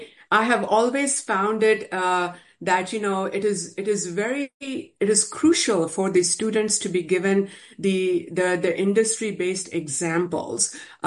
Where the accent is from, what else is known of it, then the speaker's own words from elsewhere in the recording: Texas, United States; I'm from Texas, so I was reaching out to various programs within, the healthcare space.